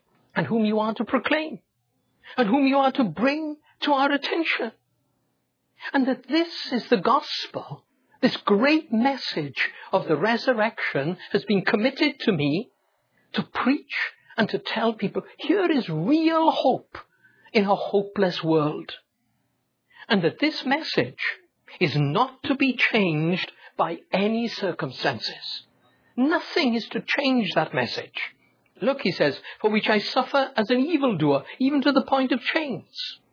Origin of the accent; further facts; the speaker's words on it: Wales, United Kingdom; don't sound Welsh at all. But that's where I come from. And not only that, you will know that if I come from Wales, I must have family in Wales.